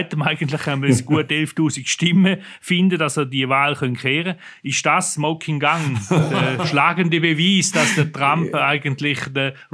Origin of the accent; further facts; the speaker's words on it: Thurgau, Switzerland; Vom Kanton Thurgau, wo ich ja ursprünglich herkomme, wenn man unschwer gehört an meinem Dialekt.